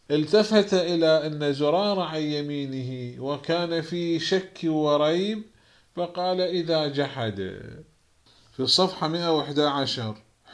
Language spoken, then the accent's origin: Arabic; Iraq; أيضا عندنا في العراق الذي يعتبرون أنه من لهم شبهة في الكتاب هم